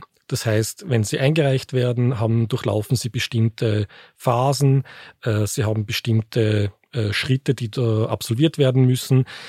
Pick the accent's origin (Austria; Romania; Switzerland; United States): Austria; also born or lived in Germany; in meiner Heimat Österreich, das ist natürlich in der Schweiz. Ich habe eben in Deutschland gelebt.